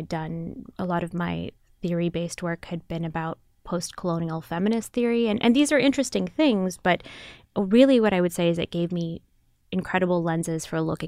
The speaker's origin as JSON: {"language": "English", "town": "Grand Rapids", "region": "Michigan", "country": "United States", "tie": "born or raised there", "said": "I grew up in Grand Rapids, Michigan."}